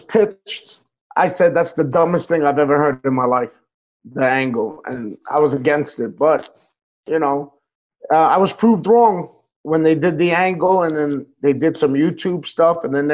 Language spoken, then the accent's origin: English; New York, United States; Growing up in New York, you get WWF all the time.